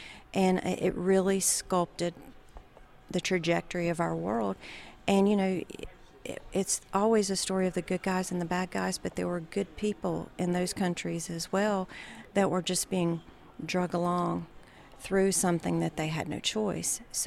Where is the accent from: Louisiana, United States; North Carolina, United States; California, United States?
North Carolina, United States; We're from North Carolina, the mountains of North Carolina, actually.